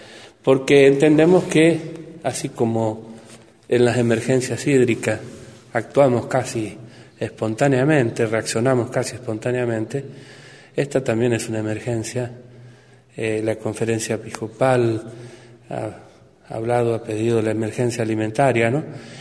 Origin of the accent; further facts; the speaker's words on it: Argentina; Pero como argentinos, si en cada lugar vamos tomando conciencia de eso